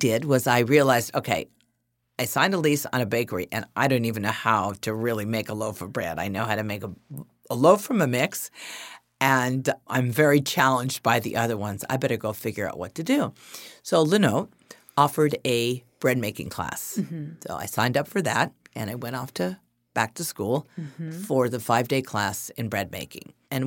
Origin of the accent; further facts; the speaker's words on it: California, United States; I was from the San Fernando Valley. I didn't want to be there, you know.